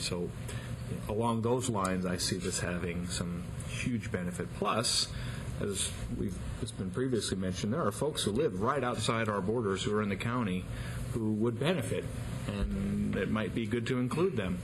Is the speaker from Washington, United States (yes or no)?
yes; Tacoma, Washington, United States; and I grew up in Tacoma, I didn't even realize that they had a metropolitan district since 1907.